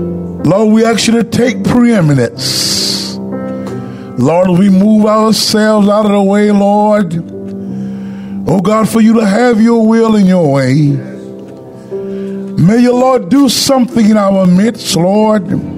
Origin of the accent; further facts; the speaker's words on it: Tampa, Florida, United States; born there; I was born in Tampa, Florida.